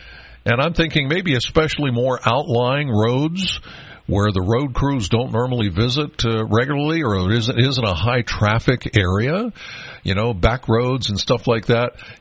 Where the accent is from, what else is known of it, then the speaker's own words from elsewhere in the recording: Penns Valley, Pennsylvania, United States; I'm from Penns Valley.